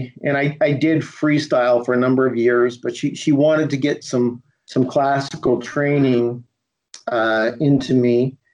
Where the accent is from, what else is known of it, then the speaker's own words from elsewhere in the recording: Kitchener, Ontario, Canada; Yeah, I'm from Kitchener. I grew up in Kitchener, Waterloo